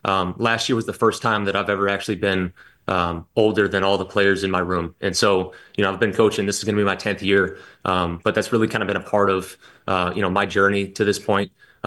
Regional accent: Midwest, United States; You know, I grew up in the Midwest, certainly very aware of the history with the Chicago Bears

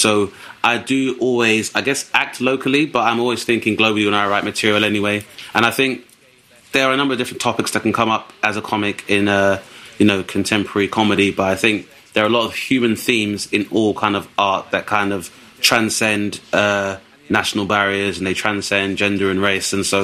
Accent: London, United Kingdom; I'm 6 foot, I'm black, I'm from South East London.

